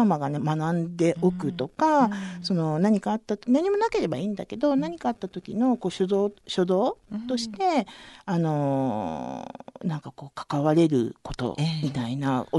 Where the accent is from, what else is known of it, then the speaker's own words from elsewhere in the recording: Hiroshima, Japan; 私の地元、あの、もともと前にいた広島でやってたり